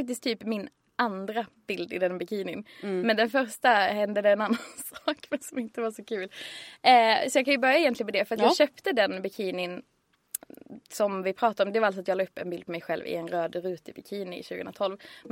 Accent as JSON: {"language": "Swedish", "region": "Skåne", "country": "Sweden", "moved": "as an adult", "lives_now": "Stockholm, Sweden", "said": "när jag tog studenten 2010 och sen flyttade till Stockholm 2011, för jag är från Skåne."}